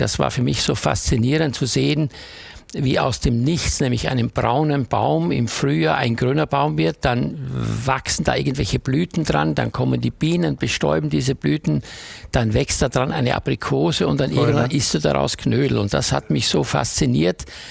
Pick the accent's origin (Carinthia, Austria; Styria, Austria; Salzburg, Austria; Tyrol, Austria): Styria, Austria; Graz; Genau, ich komme ja aus Graz, bin dort aufgewachsen, geboren.